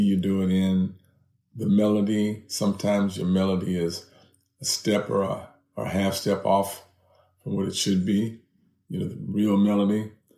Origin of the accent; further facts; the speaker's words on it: California, United States; Like visiting Oklahoma after a tornado was like, I'm from California. I've seen earthquakes.